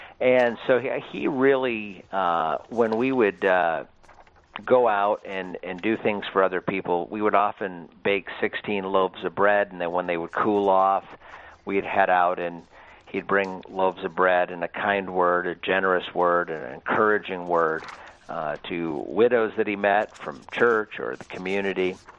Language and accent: English; Grand Rapids, Michigan, United States; Well, I lived in Grand Rapids for 43 years, and it was an incredible time. I'm the oldest of five. Was born in 1970